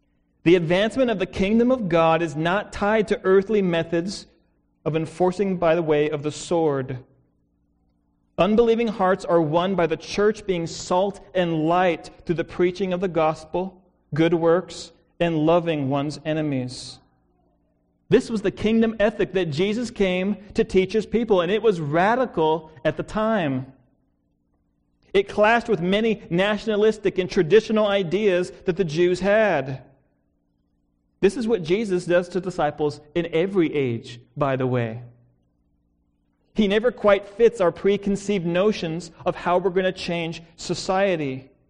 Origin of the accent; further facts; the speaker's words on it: United States; I struggled for a long time with this as an American and still do.